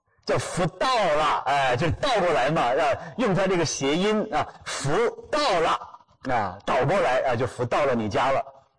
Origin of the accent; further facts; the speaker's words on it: China; 那咱可是生在新中国，长在红旗下